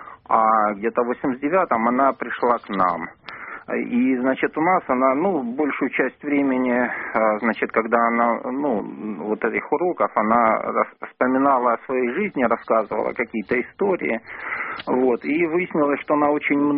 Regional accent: Rostov-on-Don, Rostov Oblast, Russia; я из Ростова-на-Дону.

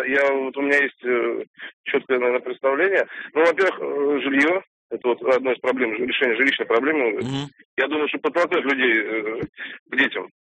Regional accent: Saint Petersburg, Russia; я из Санкт-Петербурга.

